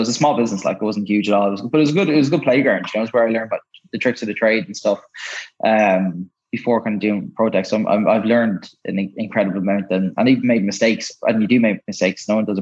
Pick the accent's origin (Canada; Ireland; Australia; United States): Ireland; Maynooth, Leinster; I'm from Maynooth and in Kildare.